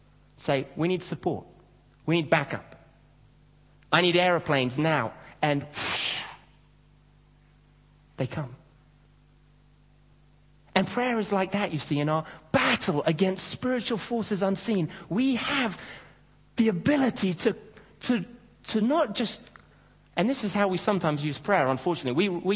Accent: Kenya; when I was growing up in Kenya, we used to have a lot of security guards around different homes and houses and office blocks

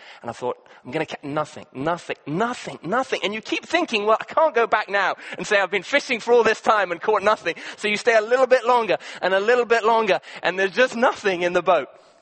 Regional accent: Kenya; And I remember one time I grew up in Kenya. I was there in a small little lake in Kenya on a boat.

